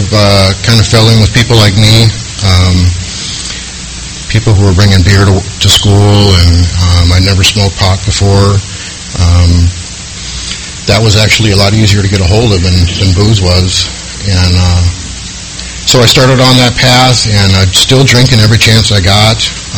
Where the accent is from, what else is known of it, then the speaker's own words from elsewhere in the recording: San Diego, California, United States; also born or lived in Minnesota; And we moved to California. I was born in Minnesota. We moved to San Diego when I was about 12.